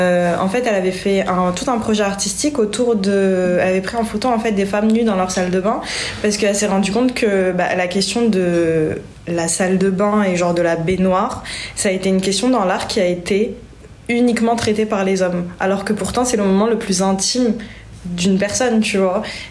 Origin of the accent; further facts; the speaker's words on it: France; je suis française, hein, et très fière d'être française